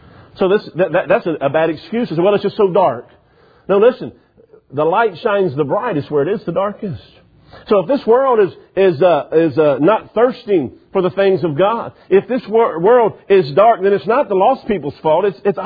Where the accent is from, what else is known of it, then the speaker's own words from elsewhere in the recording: Cincinnati, Ohio, United States; I'm originally from Cincinnati, so I can't say a whole lot.